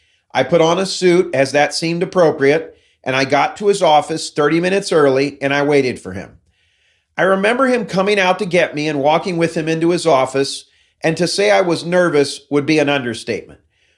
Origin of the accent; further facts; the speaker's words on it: Dayton, Ohio, United States; based in my hometown of Dayton, Ohio.